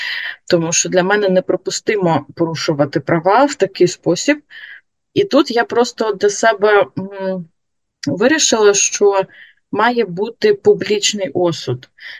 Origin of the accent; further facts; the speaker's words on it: Crimea, Ukraine; born there; now in Kherson, Ukraine; І сама ж я народилась в Криму, дуже багато часу провела в Криму, живу в Херсоні, жила протягом багатьох років.